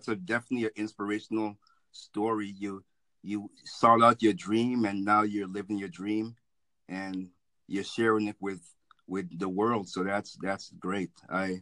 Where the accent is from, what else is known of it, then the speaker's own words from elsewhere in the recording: Massachusetts, United States; Well, yeah, I'm from Massachusetts. That's in the United States